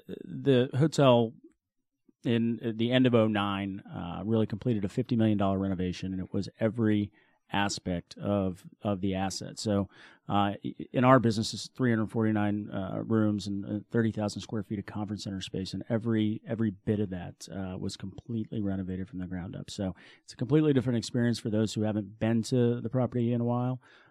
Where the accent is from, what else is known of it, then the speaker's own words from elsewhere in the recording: Melbourne, Florida, United States; Yeah, Melbourne's actually my hometown, so